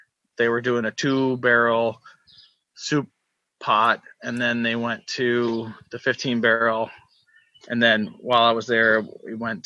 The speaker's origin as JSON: {"language": "English", "town": "Kalamazoo", "region": "Michigan", "country": "United States", "tie": "born or raised there", "said": "So when I came back from Michigan State to Kalamazoo in the summer, I rented an apartment because my parents didn't want me home."}